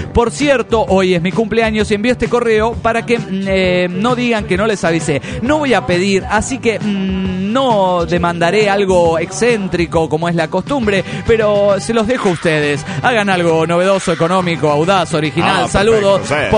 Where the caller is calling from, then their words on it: Cárdenas, Tabasco, Mexico; de Cárdenas, Tabasco, México.